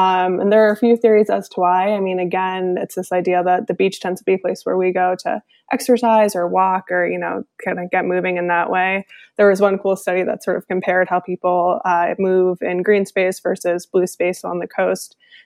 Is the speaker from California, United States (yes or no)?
no; Connecticut, United States; it might resonate with me the same way that the waves growing up in Connecticut did